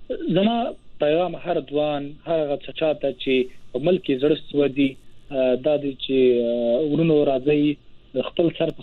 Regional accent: Wardak, Afghanistan; moved away as an adult; now in India; زه اصل کې د وردګو د ولایت څخه یم او دلته مې لوړ زده کړې کړي دي او تر پنځه کاله کېږي په هند کې یم.

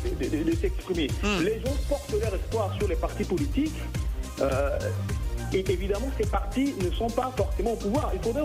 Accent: Central African Republic; Moi, je viens de la Centrafrique, et vous savez très bien ce qui s'est passé dans ce pays.

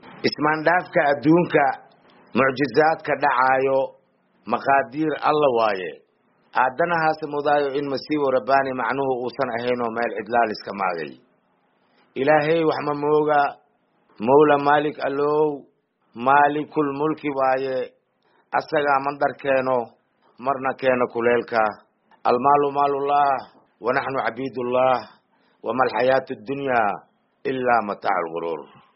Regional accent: Jilib, Middle Juba, Somalia; born there; aniga waxaan ku dhashay Jilib

